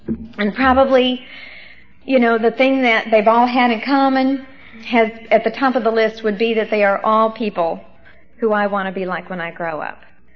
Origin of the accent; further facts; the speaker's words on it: South Dakota, United States; Because you see, I started in the Midwest. I was raised up in some small towns in South Dakota.